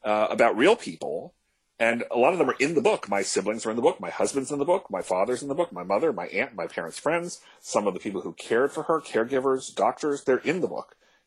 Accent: United States; I grew up outside Washington, D.C. They were still in Canada.

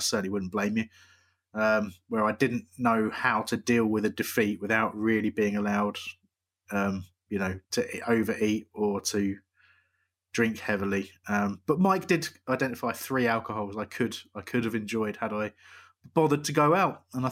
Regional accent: South East England, United Kingdom; born there; I know I was born in West Sussex, right near the... Like, literally 5 minutes down the road is Surrey.

